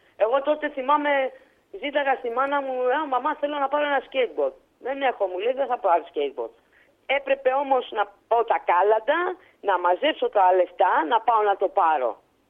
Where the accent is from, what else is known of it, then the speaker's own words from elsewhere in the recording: Chios, North Aegean, Greece; επειδή πήγαινα στο νησί μου, πήγαινα στη Χίο για να κάνουμε τους αγώνες